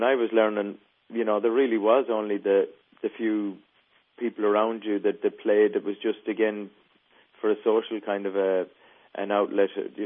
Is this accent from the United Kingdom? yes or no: yes; England, United Kingdom; now in Ireland; I am indeed originally from England, but my parents are from Ireland. They're from the west of Ireland in County Clare, which is where I live now. I came back to the county where my parents were born, and I'm living here now for